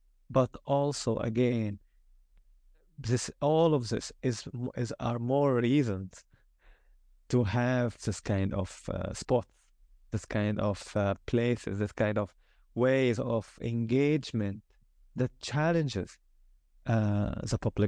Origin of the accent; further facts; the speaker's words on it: Egypt; first language Arabic; English is a second language; now in United States; I'm Egyptian. Arabic is my mother tongue. I study in the U.S. and Spanish is my third language.